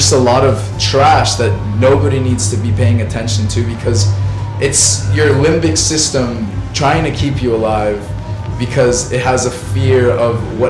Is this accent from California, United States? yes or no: no; Miami, Florida, United States; I'm from Miami, Florida.